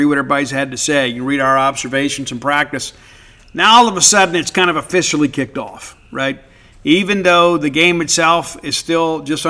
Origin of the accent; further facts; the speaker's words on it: Mississippi, United States; I grew up in South Mississippi where we don't tolerate disrespect, and the Hatfields and McCoys are a real thing.